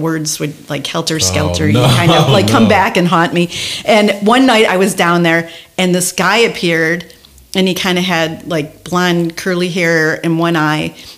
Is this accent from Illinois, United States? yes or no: yes; Chicago, Illinois, United States; now in Los Angeles, United States; I came out to LA from Chicago.